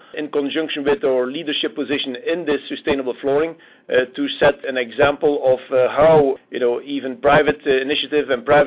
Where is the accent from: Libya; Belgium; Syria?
Belgium; now in Rocky Face, United States; I say Rocky Face, Georgia. That's where I live, but obviously that's not where I'm from originally. I am from Belgium. I've been here for 20 years, and the U.S. is my country right now